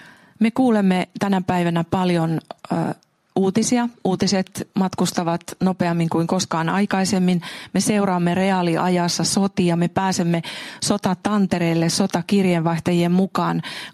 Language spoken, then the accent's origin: Finnish; Ruokolahti, South Karelia, Finland; Lapsuuden kotini on Saimaan saaressa Ruokolahdella. Olen sieltä Salosaarelta kotoisin